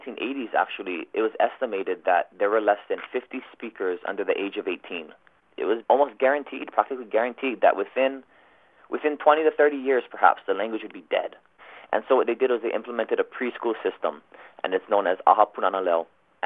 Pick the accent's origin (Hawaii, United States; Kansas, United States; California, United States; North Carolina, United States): Hawaii, United States; because I, as a Hawaiian, standing up for my Hawaiian heritage, for my Hawaiian nationality, for my Hawaiian identity, can defend myself in my Hawaiian language as well.